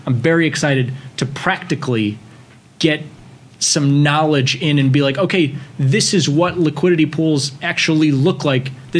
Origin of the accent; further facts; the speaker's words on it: Chicago, Illinois, United States; I was from, I'm from Beverly on the south side of Chicago